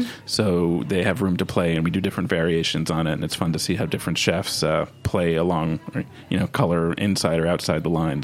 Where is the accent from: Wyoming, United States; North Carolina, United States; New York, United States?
New York, United States; born or raised there